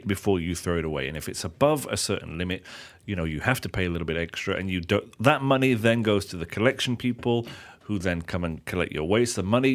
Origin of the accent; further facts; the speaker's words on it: United Kingdom; Okay, I can give you an example from the UK. In my hometown, we have the wheelie bins that you have outside the house now.